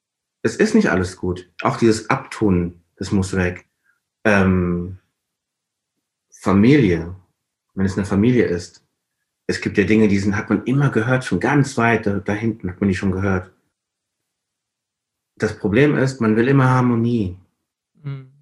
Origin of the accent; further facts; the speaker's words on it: Nigeria; Chi heißt bei uns in Ibo, also Nigeria, Gott.